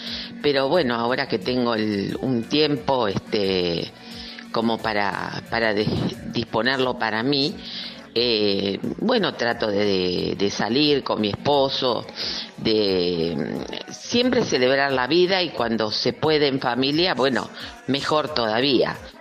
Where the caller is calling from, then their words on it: Quilmes, Buenos Aires Province, Argentina; de Quilmes.